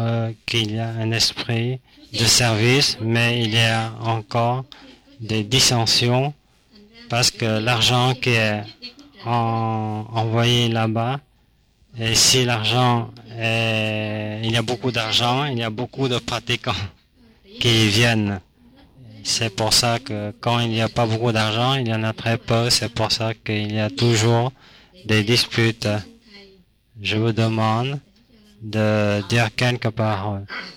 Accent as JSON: {"language": "French", "town": "Perpignan", "region": "Occitanie", "country": "France", "said": "Je viens de Perpignan et j'ai deux familles."}